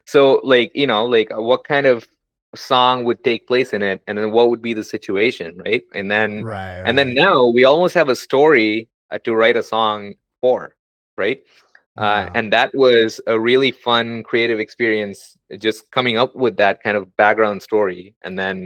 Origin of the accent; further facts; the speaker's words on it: India; when I was a kid, I was mostly exposed to whatever was top 40, which was in India. Growing up in India